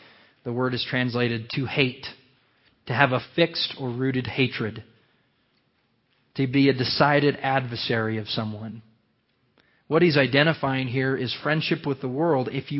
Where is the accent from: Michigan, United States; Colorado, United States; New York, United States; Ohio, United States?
Colorado, United States; And I was selected from Colorado Boys State to go my junior year in high school.